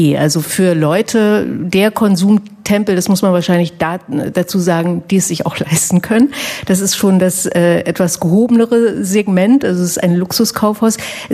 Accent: East Germany, Germany; ich komme aus dem Osten, irgendwann, nachdem die Mauer gefallen war, bin ich dann auch mal hier rübergekommen

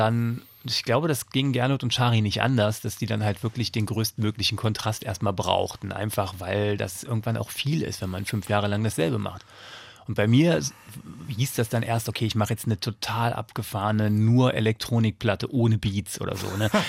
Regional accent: Saxony-Anhalt, Germany; Ich komme ja aus Sachsen-Anhalt, aber lustigerweise fühle ich mich mittlerweile fast, als käme ich aus Brandenburg.

